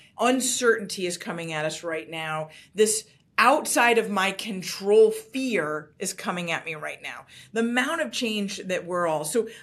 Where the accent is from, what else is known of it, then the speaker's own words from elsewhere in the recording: New York, United States; I can talk fast. I'm from New York.